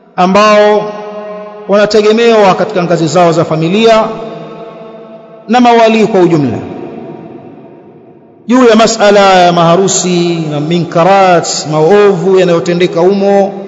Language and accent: Swahili; Tanga, Tanga Region, Tanzania; Wengine wamekaa kule kwetu Tanga, wanakaa na kula mirungi